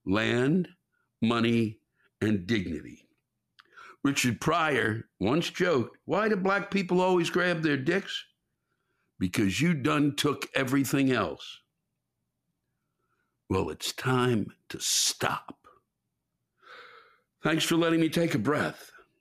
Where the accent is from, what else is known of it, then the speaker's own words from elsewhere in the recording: Trinidad & Tobago; also born or lived in Brooklyn, United States; now in Maryland, United States; In this country, I am a black man. I was born in Brooklyn, New York, but raised in Trinidad and Tobago, where my complexion wasn't much of an issue.